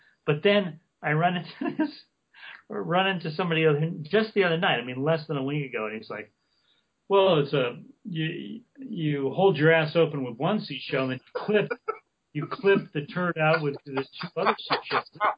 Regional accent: Indiana, United States; He's my best friend, and we grew up together in Indiana. We both came out here at the same time

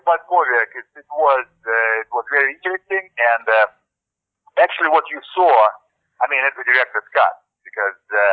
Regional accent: Russia; English is a second language; In my home country, in Russia.

